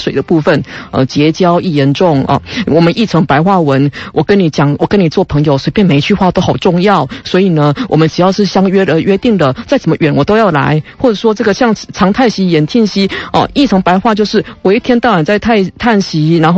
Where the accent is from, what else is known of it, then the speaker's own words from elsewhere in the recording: Taiwan; 我们台湾人在那里想象日本人写好多情书给台湾、